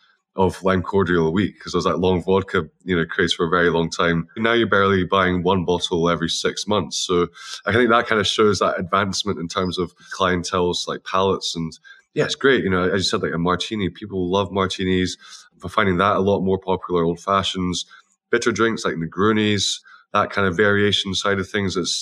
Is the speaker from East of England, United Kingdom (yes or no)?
no; Scotland, United Kingdom; we're so close together and we're all Scottish, but I think we're both quite different